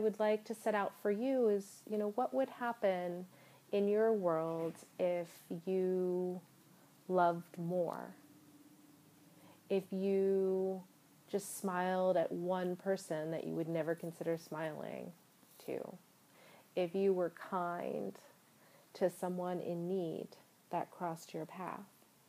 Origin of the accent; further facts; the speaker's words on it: Baltimore, Maryland, United States; My hometown of Baltimore has been in a bit of a uprising.